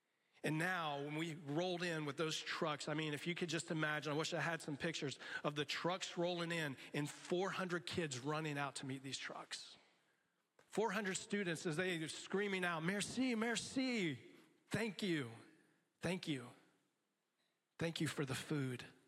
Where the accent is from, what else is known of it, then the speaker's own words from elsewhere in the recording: Miami, Florida, United States; because I don't speak Spanish. But I grew up in Miami.